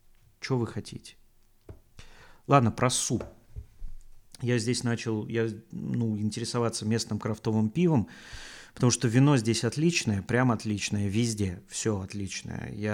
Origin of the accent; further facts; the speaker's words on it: Volga region, Russia; Да сама Волга, господи, я волжанин на всю оставшуюся жизнь, вот и все. Даже живя в какой-то другой стране, я на ней, я из нее.